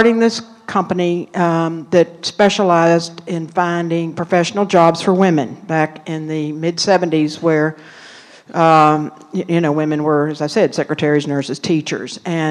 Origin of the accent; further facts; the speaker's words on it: North Carolina, United States; born there; I was born in North Carolina, back at a time where women were teachers, nurses, or secretaries.